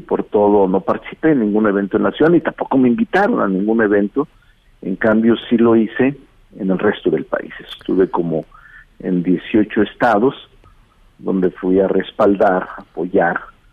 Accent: Mexico City, Mexico; Yo soy un ciudadano de la Ciudad de México y es todo.

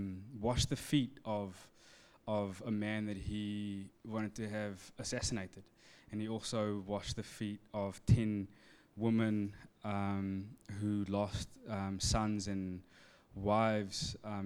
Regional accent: Wellington, New Zealand; Or when I say that I'm from Wellington, it's like, oh, no, where are you really from?

